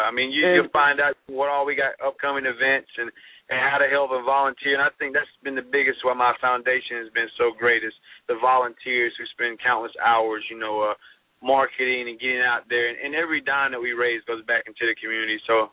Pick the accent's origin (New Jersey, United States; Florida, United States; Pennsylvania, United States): Florida, United States; Milton; I love my hometown, but I can't root against Nashville because it's a toss-up. Nashville and Milton together.